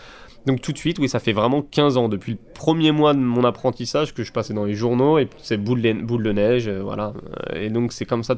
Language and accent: French; Paris, Île-de-France, France; Moi, je suis de Paris et je souris tout le temps.